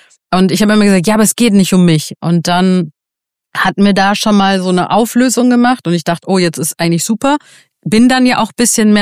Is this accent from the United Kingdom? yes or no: no; Iran; Und jetzt komme ich ja auch aus dem Iran, also Frauenrechte nicht existent.